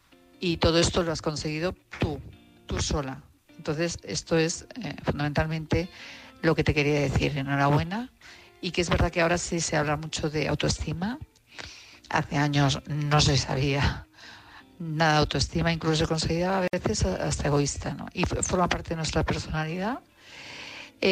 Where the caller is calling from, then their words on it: Madrid, Community of Madrid, Spain; Buenas noches … de Madrid.